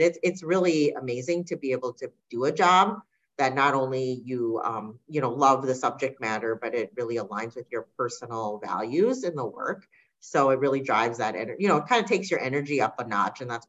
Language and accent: English; Hong Kong; moved away; We were from Hong Kong. We immigrated from Hong Kong ahead of kind of the communist sort of transfer over to power back to China at the time. This was back in very, very late 70s. It was 79 when we came.